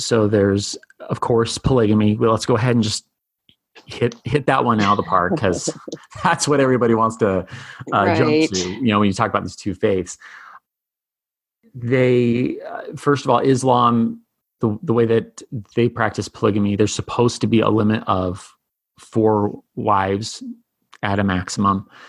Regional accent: Utah, United States; And as soon as someone hears I'm from Utah, or there's any connection made to the fact that I stayed at BYU, I get this look.

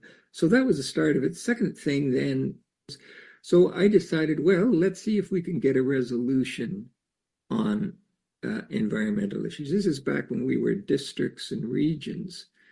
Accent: Ontario, Canada; I was born and raised back in Eastern Canada, Guelph High School, Ottawa, undergrad in London, Ontario.

